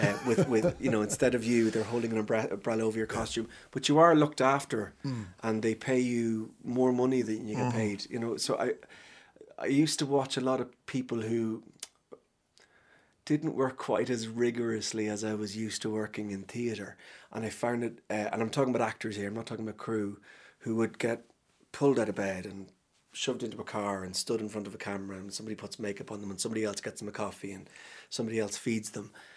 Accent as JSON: {"language": "English", "town": "Cavan", "region": "Ulster", "country": "Ireland", "tie": "born or raised there", "said": "when I go home and talk to people who I grew up with in Cavan"}